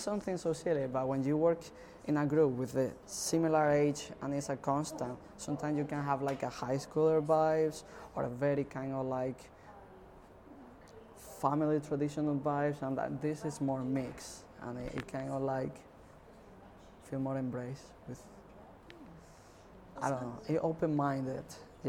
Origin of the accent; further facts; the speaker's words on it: Spain; English is a second language; now in Edinburgh, United Kingdom; I have 33 years old and I live in Edinburgh, but I'm originally from Spain